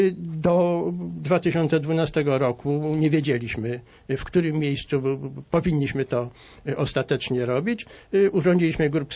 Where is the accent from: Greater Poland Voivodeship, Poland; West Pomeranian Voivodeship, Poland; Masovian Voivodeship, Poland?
Masovian Voivodeship, Poland; Warsaw; born or raised there